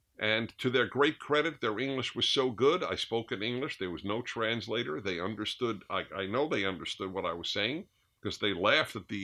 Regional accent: United States; So whatever we have to say, we're American, but whatever we have to say is valid for anybody, anywhere.

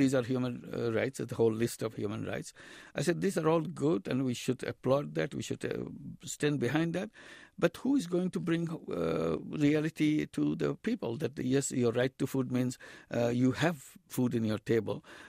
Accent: Bangladesh; I'm coming from Bangladesh. It's a Muslim country

